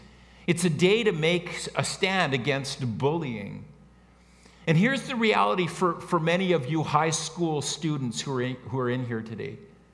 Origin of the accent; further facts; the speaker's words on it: Canada; But I explained that we didn't welcome him in because we're Canadian.